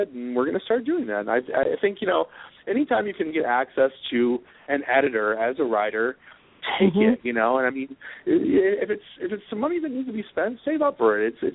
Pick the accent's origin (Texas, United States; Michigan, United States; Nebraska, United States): Michigan, United States; Grand Blanc; also born or lived in Flint; No, I grew up in Flint, Michigan. Well, actually Grand Blanc, Michigan, right outside of Flint. But I was born in Flint, Michigan.